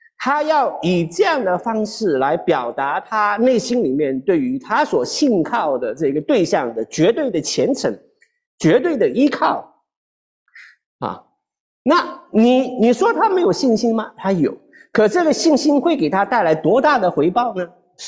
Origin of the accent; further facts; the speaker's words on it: Zhejiang, China; 我在浙江长大，那浙江是一个沿海的一片的这个城市啊，